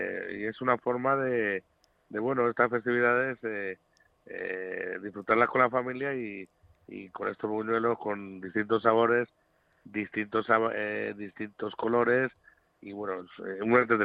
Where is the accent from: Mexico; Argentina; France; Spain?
Spain; Pantoja, Castilla-La Mancha; No, en Toledo.